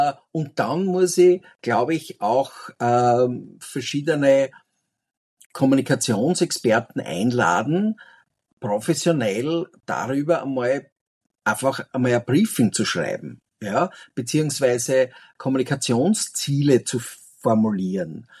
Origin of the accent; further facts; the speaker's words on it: Graz, Styria, Austria; so wie wir das in Graz tun könnten, wo ich herkomme